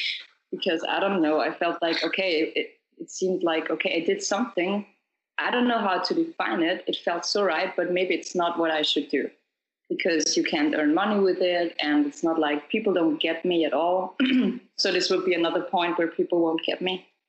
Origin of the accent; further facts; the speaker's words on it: Austria; I'm from Austria. Yeah, that's the little country in middle Europe. I'm 29 years old